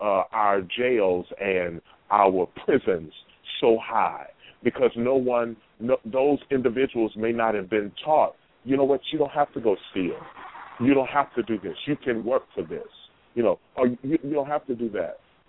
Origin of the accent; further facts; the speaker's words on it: Houston, Texas, United States; I grew up in Houston, Texas, in Sunnyside, Third Ward, Queen Aziza knows this. You know, those are some heavy poverty-stricken areas.